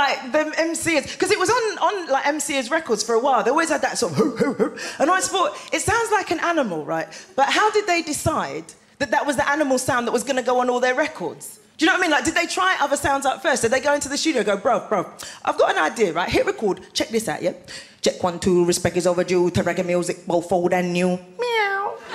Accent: Newham, London, United Kingdom; I'm from Newham in East London, voted the third worst place to live in Britain.

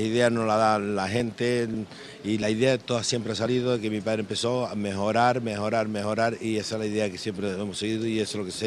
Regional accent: Canary Islands, Spain; nosotros nos consideramos antes que nada canarios, somos de Lanzarote, pero es Canarias

